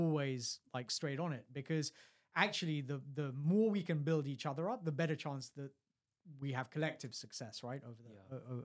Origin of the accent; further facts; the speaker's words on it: United Kingdom; because my experience is fundamentally as a British citizen, right? And that's where I've grown up. I've lived in other parts of the world.